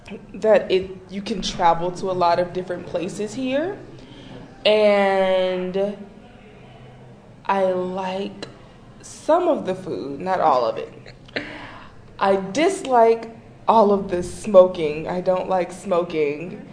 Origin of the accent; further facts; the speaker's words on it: Mobile, Alabama, United States; I am from the United States, from Mobile, Alabama.